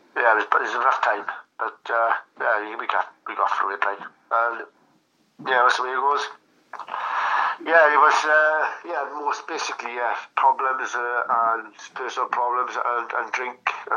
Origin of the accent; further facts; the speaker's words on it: Wales, United Kingdom; Being Welsh didn't help at the time, I got to say.